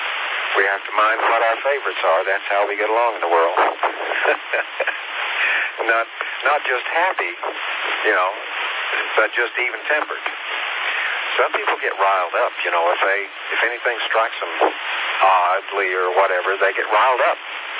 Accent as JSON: {"language": "English", "region": "Tennessee", "country": "United States", "tie": "born or raised there", "said": "I just walked into this little shop in my hometown back in Tennessee"}